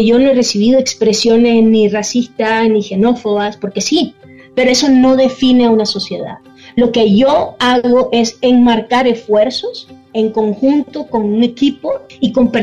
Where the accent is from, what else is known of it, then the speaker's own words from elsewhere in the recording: Nicaragua; now in Mexico; Yo estoy en México desde el 2 de octubre de 2018. Estoy aquí por un tema donde en mi país de origen, que es Nicaragua, no existe la posibilidad de ejercer la profesión que tengo.